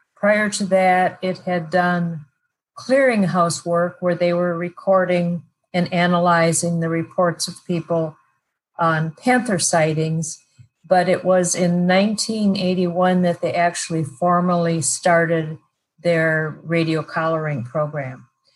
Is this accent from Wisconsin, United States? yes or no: yes; Wisconsin, United States; I am from Wisconsin. I've got my wildlife degree up there. And the reason I came to Florida was I was offered a job after graduate school working on crocodiles in Everglades National Park.